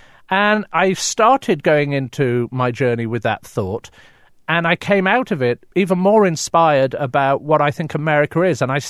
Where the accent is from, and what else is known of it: England, United Kingdom; now in United States